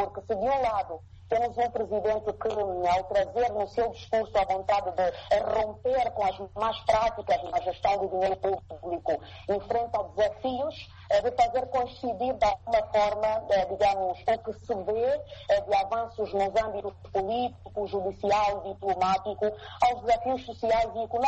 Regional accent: Angola

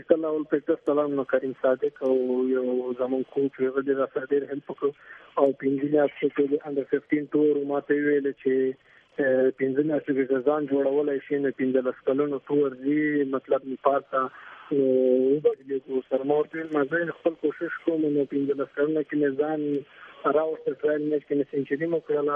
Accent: Logar, Afghanistan; زه خپله د لوګر یم او د پولیالم به بخش آباد یم

